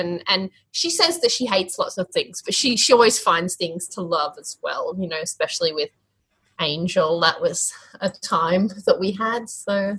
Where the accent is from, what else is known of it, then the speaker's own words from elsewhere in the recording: Australia; I swear a lot because I'm Australian. I'm really sorry.